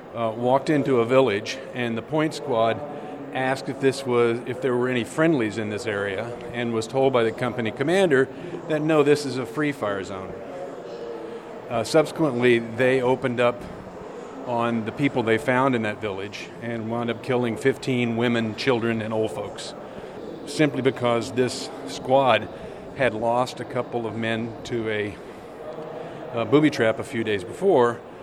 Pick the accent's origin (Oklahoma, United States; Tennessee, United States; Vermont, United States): Oklahoma, United States; I was a kid from Oklahoma, in 1968 when I got drafted